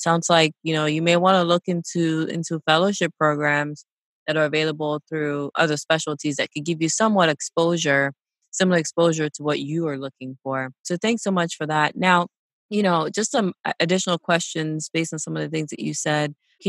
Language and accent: English; Cameroon; I didn't mention this, but we're both from Cameroon.